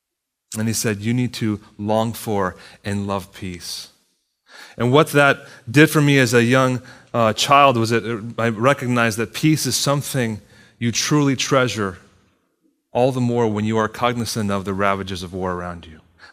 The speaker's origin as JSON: {"language": "English", "region": "Virginia", "country": "United States", "tie": "born or raised there", "said": "When I was a child, a boy, I grew up in Northern Virginia where several of the major battles of the Civil War were fought."}